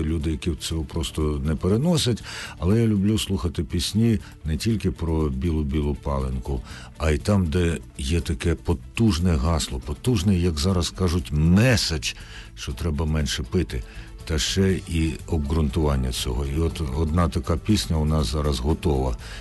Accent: Kyiv, Ukraine

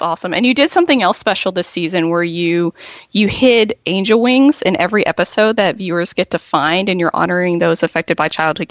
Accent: Atlanta, Georgia, United States; I'm excited because I'm from Atlanta.

